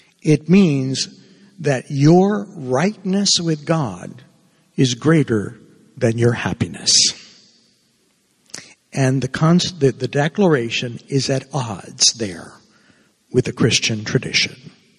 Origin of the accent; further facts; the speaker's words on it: Cuba; now in United States; I'm a refugee. I'm from Cuba. I came as running away from communism, so I love this country.